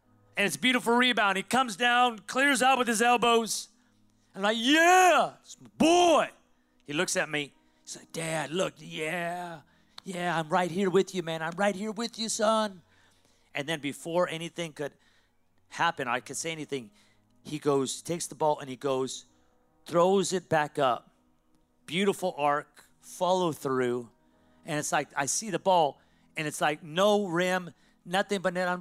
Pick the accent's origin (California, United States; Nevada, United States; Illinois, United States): Nevada, United States; Las Vegas; But I come from Las Vegas, Nevada. I came from hell to tell you that God is for you.